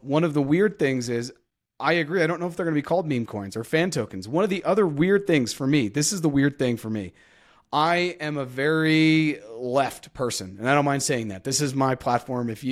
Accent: Massachusetts, United States; Senator Elizabeth Warren, who is the senator of my home state in the U.S.

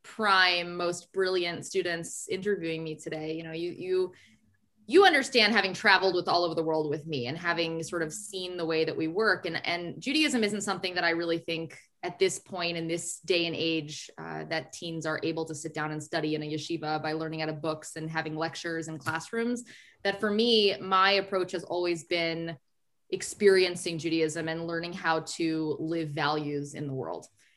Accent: Austin, Texas, United States; I grew up in Austin, Texas. My path was always going to be to medical school.

